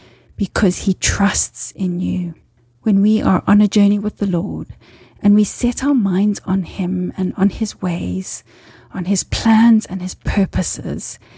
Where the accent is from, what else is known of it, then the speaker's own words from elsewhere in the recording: Zimbabwe; I grew up in Zimbabwe, and my parents owned a small holiday cottage near Lake Kariba on the Zambezi River.